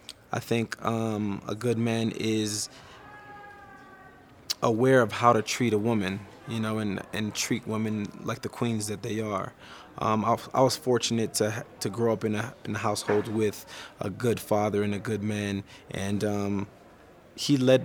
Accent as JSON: {"language": "English", "town": "Miami", "region": "Florida", "country": "United States", "said": "You know, ice sports has never been a thing because I'm from Miami."}